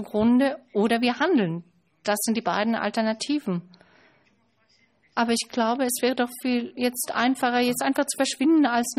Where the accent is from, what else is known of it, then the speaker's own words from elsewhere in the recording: Italy; now in Berlin, Germany; Ich bin Italiener, lebe schon seit langer Zeit hier in Berlin, habe viele Kontakte zu Lateinamerika